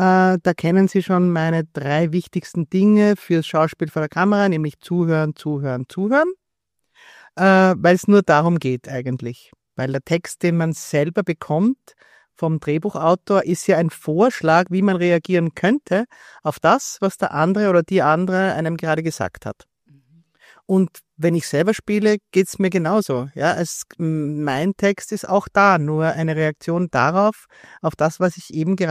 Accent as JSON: {"language": "German", "region": "Vienna", "country": "Austria", "tie": "born or raised there", "accent": "Viennese", "said": "Also mein einziger Dialekt, den ich so kann, ist Wienerisch."}